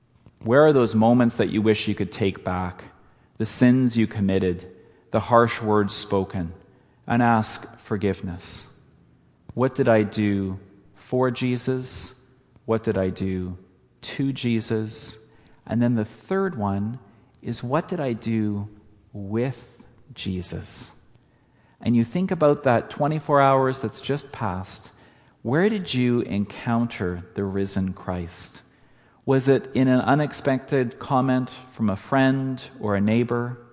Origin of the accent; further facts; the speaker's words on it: Manitoba, Canada; I gave them advice that an elder in my home church growing up in Manitoba gave me.